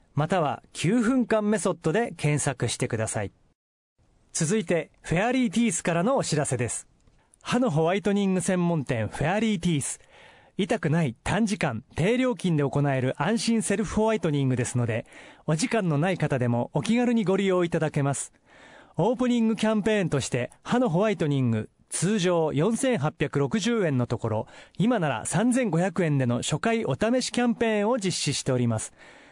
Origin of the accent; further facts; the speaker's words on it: Morioka, Iwate, Japan; 私のね、地元が岩手県盛岡市渋民というところなんですけども